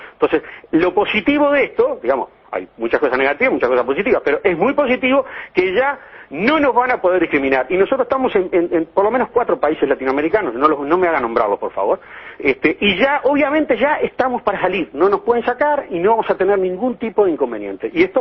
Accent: Uruguay; y ahora hablo como uruguayo

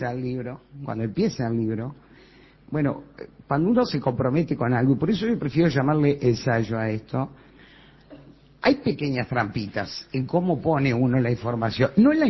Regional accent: Uruguay; como ciudadana uruguaya

